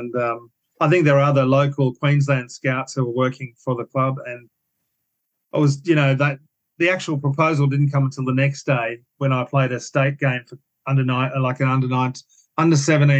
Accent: South Africa; also born or lived in Brisbane, Australia; now in Australia; So that's really the origins of my footy, from being a South African and a Brisbane

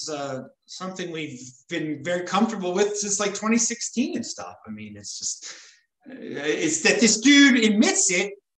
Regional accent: Baltimore, Maryland, United States; I'm from Baltimore.

